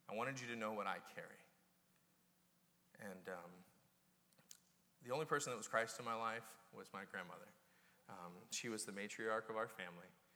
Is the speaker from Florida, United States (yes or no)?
yes; Orlando, Florida, United States; I grew up in Orlando. There's about three of us left here. Everybody else is from somewhere else. But I grew up, went to Edgewater High School.